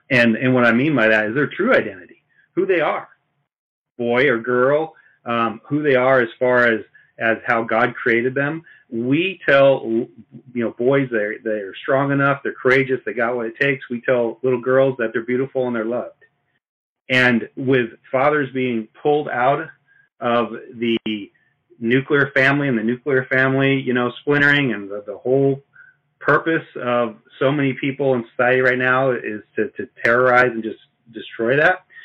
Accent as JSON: {"language": "English", "region": "Idaho", "country": "United States", "said": "yes, I am from Idaho"}